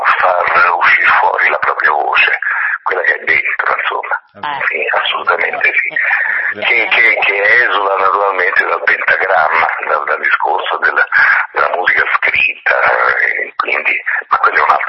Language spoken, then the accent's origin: Italian; Rome, Lazio, Italy; la buona vecchia cucina romana, insomma, essendo romano